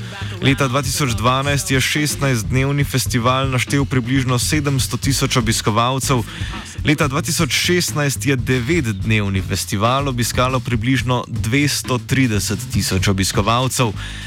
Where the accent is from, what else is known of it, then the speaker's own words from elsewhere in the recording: Maribor, Drava, Slovenia; smo imeli Mariborčani letos bolj malo vere v lent.